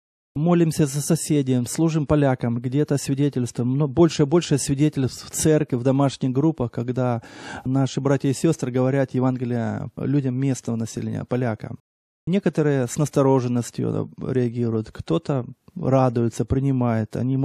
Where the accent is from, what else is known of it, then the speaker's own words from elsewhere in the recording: Ukraine; Он не знал, что у нас с Украины, думал, что у нас с Великобритании.